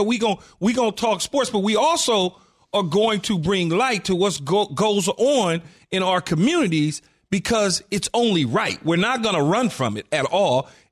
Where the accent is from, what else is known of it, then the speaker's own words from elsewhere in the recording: Los Angeles, California, United States; growing up in South Central L.A. and just seeing things firsthand